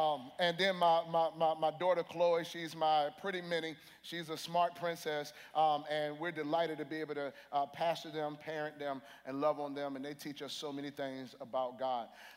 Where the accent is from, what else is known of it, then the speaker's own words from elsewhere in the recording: Harrisonburg, Virginia, United States; I come from Harrisonburg, Virginia.